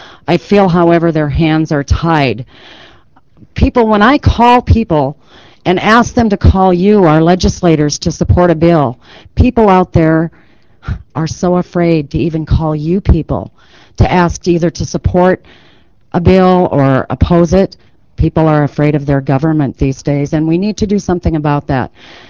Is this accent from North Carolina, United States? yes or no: no; Whitewood, South Dakota, United States; I'm from Whitewood, South Dakota